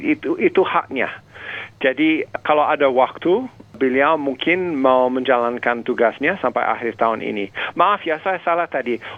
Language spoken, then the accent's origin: Indonesian; England, United Kingdom; Indonesian is a second language; Memang saya kembali ke Inggris ke desa saya 2 tahun yang lalu. Dua tahun yang lalu dan saya ketemu sama guru SD saya